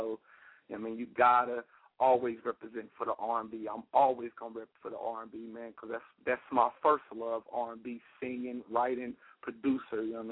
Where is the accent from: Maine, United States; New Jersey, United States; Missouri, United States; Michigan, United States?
Missouri, United States; Kansas City; now in Philadelphia, United States; I'm loving it here, but I still love my hometown, Kansas City, Missouri, man, for sure.